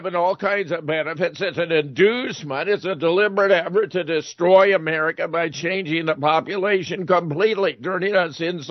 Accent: California, United States; I was born in Pasadena, grew up in Southern California, and spent 2 years in the Marine Corps in San Diego at the recruit depot supervising recruit training.

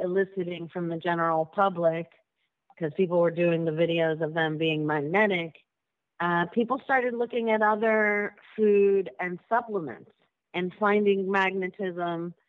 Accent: Spain; born there; English is a second language; I was born in Spain, and so I speak Spanish

